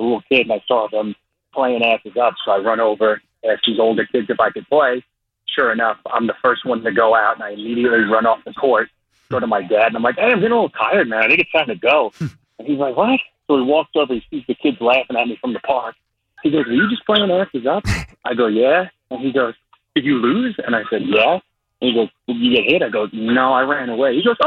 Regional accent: Fresh Meadows, New York, United States; now in St. Louis, United States; I grew up in Fresh Meadows.

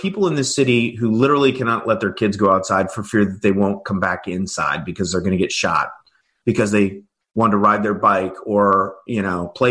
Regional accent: West Coast, United States; now in Chicago, United States; I've lived in Chicago a long time. I grew up on the West Coast, but I consider myself a Midwesterner now. I consider Chicago my home.

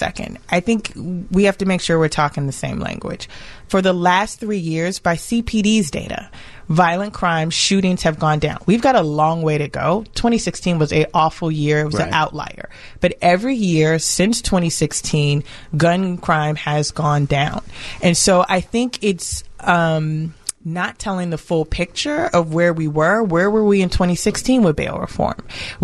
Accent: Chicago, Illinois, United States; I grew up in Cabrini, then I moved to Lincoln Park.

